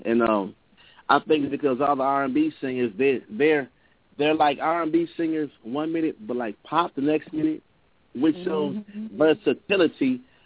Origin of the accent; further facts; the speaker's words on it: St. Paul, Minnesota, United States; born there; now in Minneapolis, United States; Well, I was born in St. Paul, Minnesota. But I live in Minneapolis, the south side of Minneapolis.